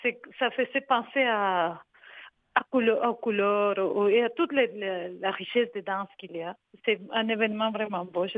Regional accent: Ecuador; now in Canada; Du Québec mais comme je viens de l'Équateur, ma fille elle a les deux parties

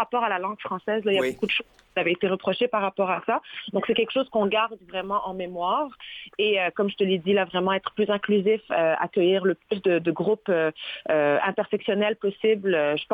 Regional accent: Trois-Rivières, Quebec, Canada; born or raised there

